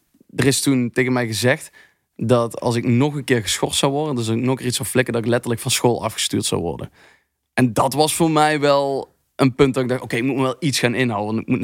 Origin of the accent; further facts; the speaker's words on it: Limburg, Netherlands; ik kom uit Limburg, dus wat fijn is in Limburg... is dat je in ieder huis een carnavalskist...